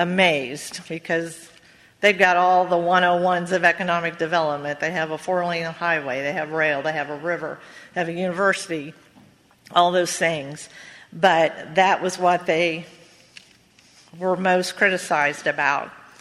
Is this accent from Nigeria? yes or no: no; Trenton, Missouri, United States; I'm from Trenton, and we have a community college.